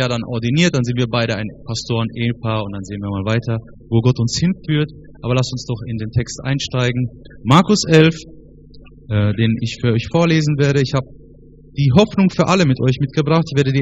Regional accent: Karlsruhe, Baden-Württemberg, Germany; born there; Ich bin 33 Jahre alt, in Karlsruhe geboren, das ist im Süden.

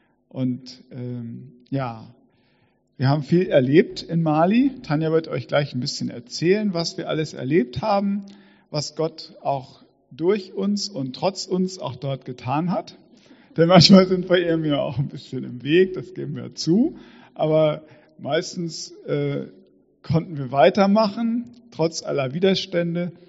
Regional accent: Göttingen, Lower Saxony, Germany; in der Nähe von Göttingen. Das ist ja meine Heimat.

